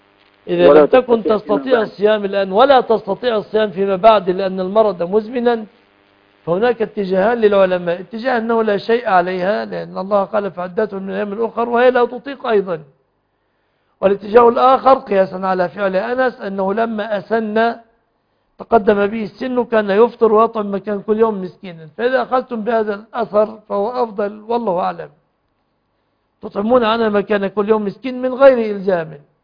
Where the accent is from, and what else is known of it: Egypt